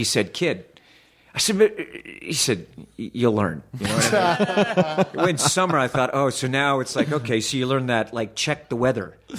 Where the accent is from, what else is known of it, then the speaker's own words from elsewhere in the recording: the South, United States; you know, Mr. Hoffman, I was raised in the South.